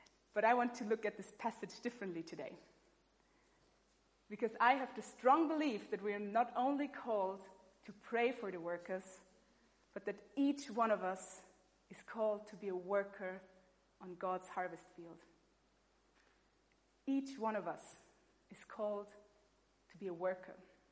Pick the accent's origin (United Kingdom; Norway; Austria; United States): Austria; English is a second language; And even though I am from Austria and farming is a big deal there, I have no idea about it.